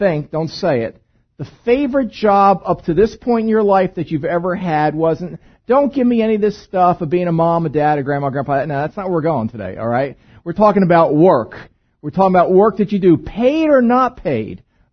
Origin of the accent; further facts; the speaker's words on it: Brooklyn, New York, United States; I'm from Brooklyn, so I can relate to a lot of that.